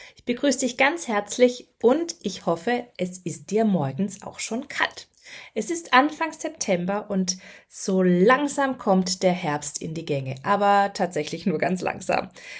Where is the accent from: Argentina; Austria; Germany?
Germany; Baden-Württemberg; ich komme aus Baden-Württemberg, man hört es auch.